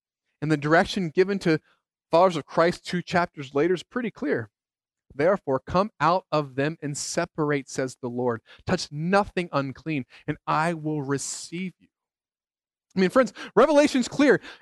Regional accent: Cincinnati, Ohio, United States; They're based in my hometown, Cincinnati.

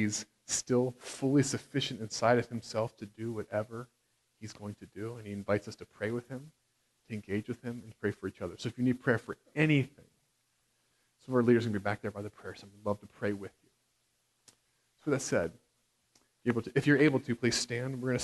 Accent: Cincinnati, Ohio, United States; I'm going to be thinking about my hometown, Cincinnati.

